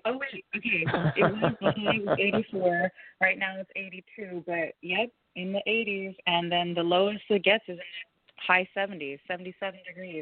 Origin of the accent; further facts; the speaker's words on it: Guam; I am from Guam. It's been a long time that I've been over there